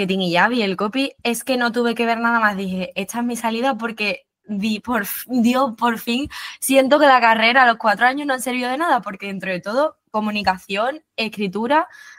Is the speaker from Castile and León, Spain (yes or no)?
no; Cádiz, Andalusia, Spain; yo que soy de Cádiz, allí las oportunidades laborales son opositar